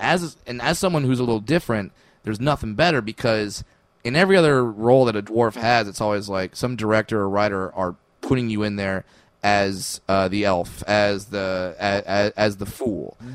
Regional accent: California, United States; and I'm from Orange County. I was in the audience

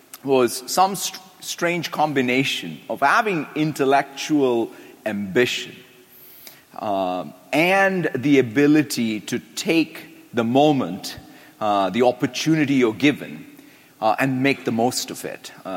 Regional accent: India; now in Redmond, United States; You know, growing up in India, and as I reflected and wrote even in this book

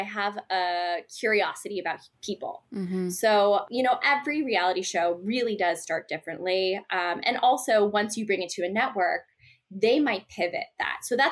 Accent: East Coast, United States; Because I'm from the East Coast, I opted to go to New York. So I come to New York

